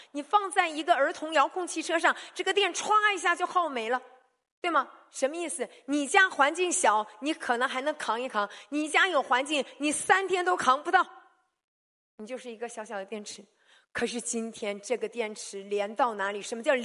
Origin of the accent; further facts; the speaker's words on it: China; 我们中国人就讲老天爷